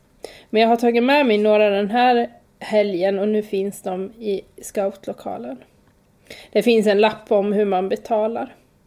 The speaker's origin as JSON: {"language": "Swedish", "town": "Borlänge", "region": "Dalarna County", "country": "Sweden", "tie": "born or raised there", "said": "Jag växte upp i Dalarna, utanför Borlänge, och visste från lågstadiet att jag skulle bli lärare när jag blev stor."}